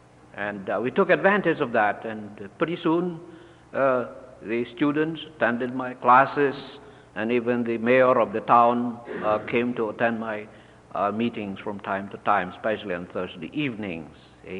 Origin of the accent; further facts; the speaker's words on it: Central Visayas, Philippines; Close to my hometown, this is a grape plantation in the island of Cebu.